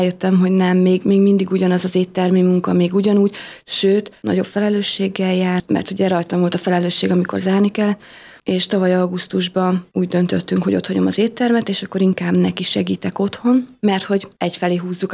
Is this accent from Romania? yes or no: no; Kiskunhalas, Bács-Kiskun, Hungary; én kiskunhalasi vagyok